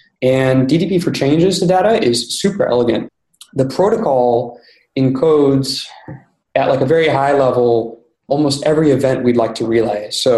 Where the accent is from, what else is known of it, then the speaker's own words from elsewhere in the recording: Chicago, Illinois, United States; now in San Francisco, United States; So I'm from Chicago originally. Came out to San Francisco.